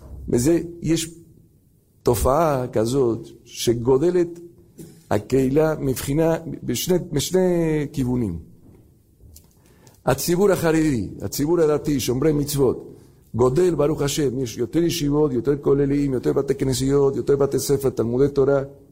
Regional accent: Argentina; Hebrew is a second language; now in Israel; אנחנו באים מארגנטינה. כבר כמה דורות ההורים באו, הסבות באו מחלה, מרוסיה, מאירופה לארגנטינה, ואנחנו מדי פעם באים מבקרים בארץ. וכל פעם שמבקרים בארץ, אפילו שלמדנו פה כמה שנים

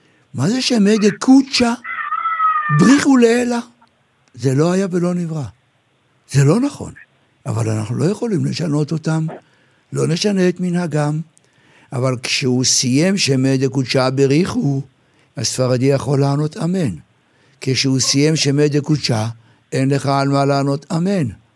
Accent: Jerusalem, Jerusalem District, Israel; אני זוכר בילדותי בירושלים

